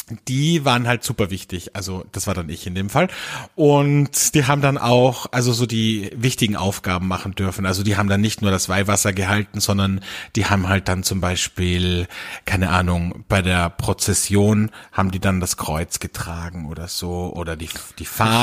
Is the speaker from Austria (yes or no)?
yes; Carinthia, Austria; bei uns in Kärnten, wo ich herkomme, ursprünglich